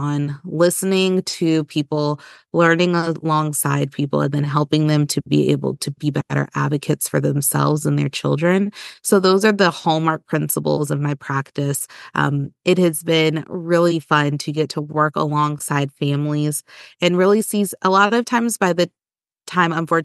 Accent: Charlotte, North Carolina, United States; I grew up in Charlotte, this is home

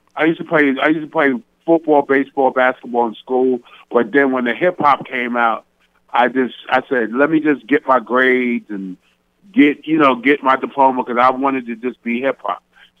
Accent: New York, United States; First of all, I'm from Colonial Projects by the Polo Grounds.

